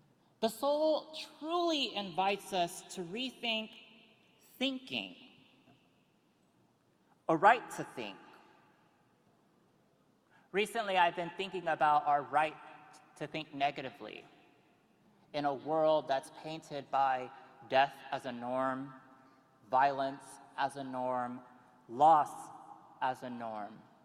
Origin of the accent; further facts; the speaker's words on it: California, United States; such as my home state being under fire for about 9 months out of the year, California.